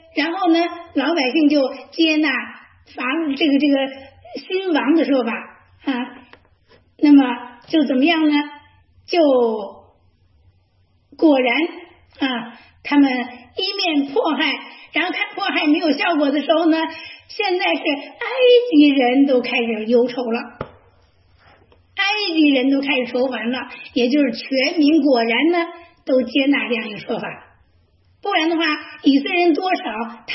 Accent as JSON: {"language": "Chinese", "country": "China", "said": "我们中国人常常觉得命苦，对吧？"}